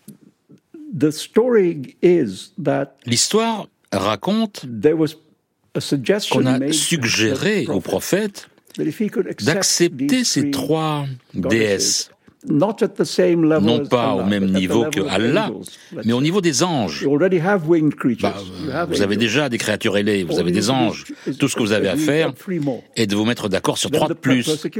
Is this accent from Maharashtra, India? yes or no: yes; Bombay, Maharashtra, India; now in United Kingdom; j'étais très heureux en grandissant à Bombay.